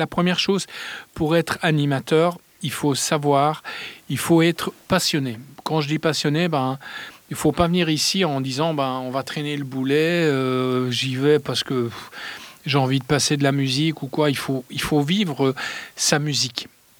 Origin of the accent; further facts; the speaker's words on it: Liège, Wallonia, Belgium; now in France; comme moi, j'étais d'origine liégeoise, je suis liégeois de pure souche, mais maintenant j'habite en France.